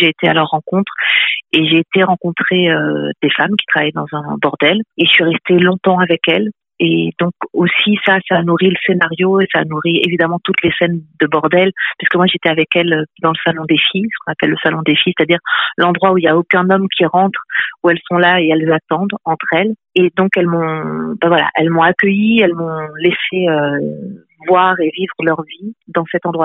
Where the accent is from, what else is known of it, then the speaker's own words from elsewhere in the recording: France; now in Belgium; moi, je suis française qui vit en Belgique depuis 24 ans. Donc, c'est vrai que ben, je connais les deux pays.